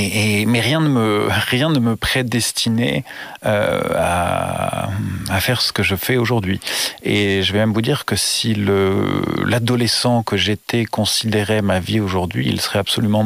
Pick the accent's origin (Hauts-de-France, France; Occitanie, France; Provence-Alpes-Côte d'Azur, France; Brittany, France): Hauts-de-France, France; Amiens; Non, je suis originaire d'Amiens et je suis devenu hockeyeur par tropisme familial